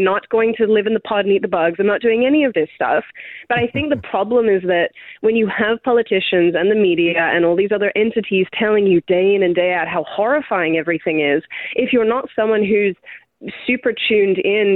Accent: Australia; My accent is dying at a rapid rate. It depresses me. But yes, I am an Australian, albeit a bad one.

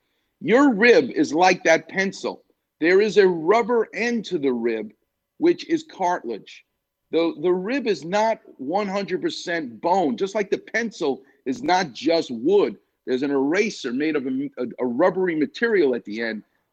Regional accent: New York, United States; And believe me, I'm a New Yorker and I'm a snob about pizza.

